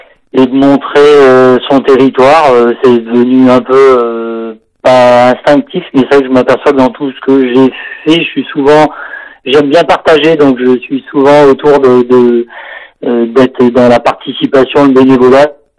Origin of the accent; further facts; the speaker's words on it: Auvergne-Rhône-Alpes, France; Ben, j'étais de Bichirol, donc c'est vrai que j'étais pas très loin.